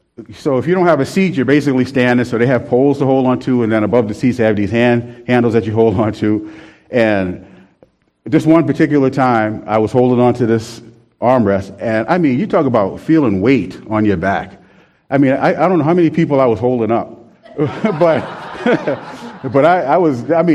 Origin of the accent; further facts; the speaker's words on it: New York City, New York, United States; growing up in New York City, there's a crowd everywhere, you know, pretty much.